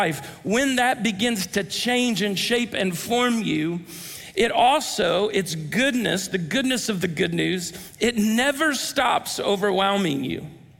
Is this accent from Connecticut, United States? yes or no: no; Ohio, United States; We moved from Ohio, where I grew up, and where we were living and doing ministry at the time.